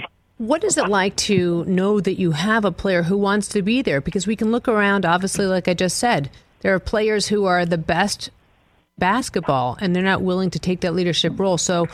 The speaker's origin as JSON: {"language": "English", "region": "New England", "country": "United States", "said": "Listen, I'm from New England. I'm very direct, right?"}